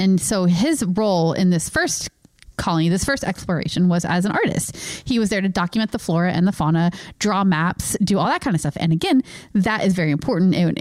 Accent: North Carolina, United States; I've said this before, but I'm from North Carolina.

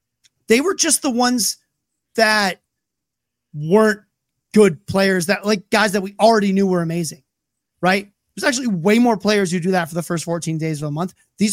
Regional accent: Michigan, United States; from my home state here in Michigan

